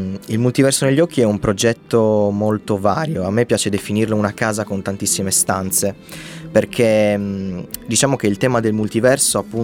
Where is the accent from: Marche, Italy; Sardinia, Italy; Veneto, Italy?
Sardinia, Italy; La Maddalena; also born or lived in Cagliari; Io vengo dalla Maddalena, sono molto legato alla mia terra, e ho poi riscoperto in Cagliari una seconda casa